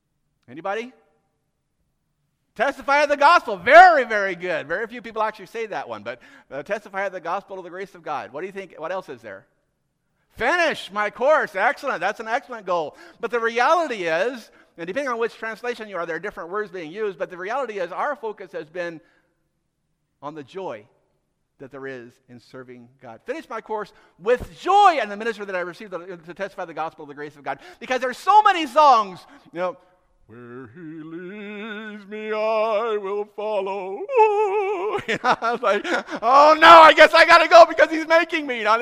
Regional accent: Gifu, Japan; But we grew up in Japan. It was just my three brothers, my two sisters, my mom and dad, and me. And we lived in Gifu City, Gifu Prefecture is Gifu City, and there was only one other white face in the entire prefecture.

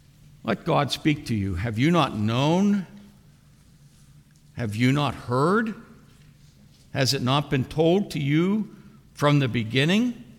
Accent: Phillipsburg, New Jersey, United States; born there; I thought I was a citizen of the United States. I mean, I was born here in the Phillipsburg Hospital. And I have papers. And I'm an American citizen.

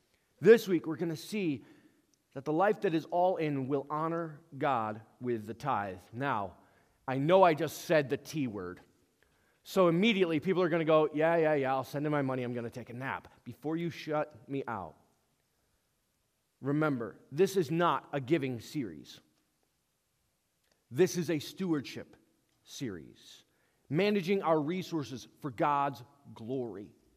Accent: New York, United States; And right around my hometown, not only in Cooperstown is there the Baseball Hall of Fame, in Oneonta, New York, not many people know this, there's the Soccer Hall of Fame.

